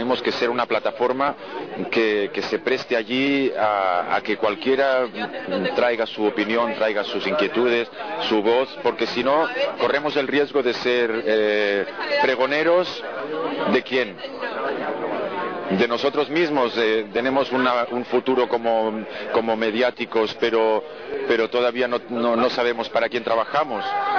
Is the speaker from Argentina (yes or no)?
no; Barcelona, Catalonia, Spain; de Barcelona.